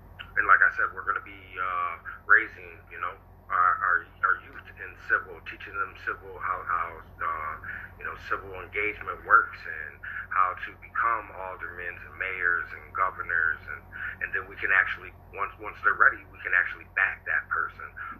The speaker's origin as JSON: {"language": "English", "town": "Elmira", "region": "New York", "country": "United States", "tie": "born or raised there", "lives_now": "Olean, United States", "said": "Well, I grew up in Elmira, New York, and since most of my family was here in Olean, I would spend my vacations and my summers all out here."}